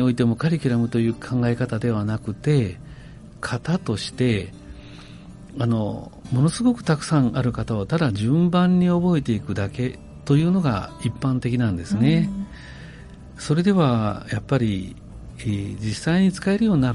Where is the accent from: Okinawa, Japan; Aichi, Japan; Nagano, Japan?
Aichi, Japan; Okazaki; 出身は岡崎市稲井町ですね。